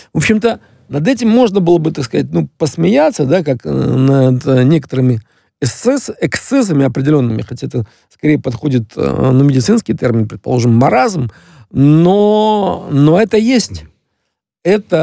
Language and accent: Russian; Dnipro, Dnipropetrovsk Oblast, Ukraine; в моем родном городе Днепропетровске до революции в Екатеринославе